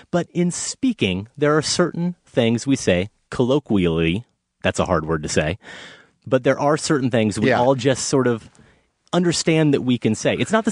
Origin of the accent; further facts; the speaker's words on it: Iowa, United States; Maybe, but I said it, and I'm from Iowa.